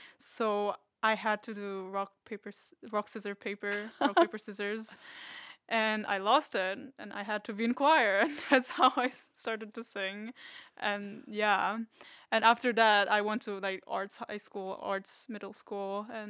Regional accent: South Korea; I'm from South Korea.

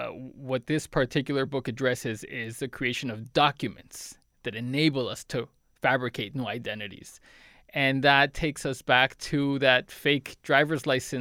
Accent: Puebla, Mexico; the history of enslaved people in the city of Puebla, which is my hometown in Mexico.

